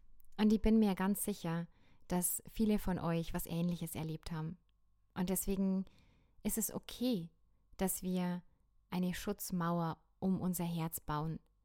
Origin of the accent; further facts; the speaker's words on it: Bad Kötzting, Bavaria, Germany; Es war Pfingstfest in Bad Kötzting in meiner Heimat.